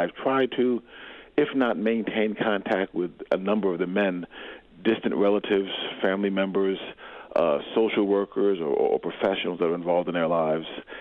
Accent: New York City, New York, United States; So I was born and raised in East Harlem in New York City, grew up amongst a number of struggling Black men

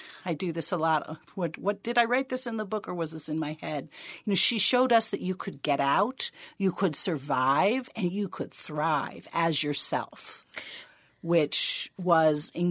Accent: East Coast, United States; which I'm from the East Coast, so I can hear it.

